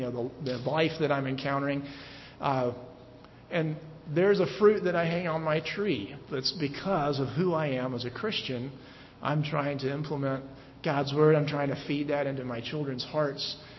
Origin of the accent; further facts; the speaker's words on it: Manhattan, Kansas, United States; I'm from Manhattan and I love this town.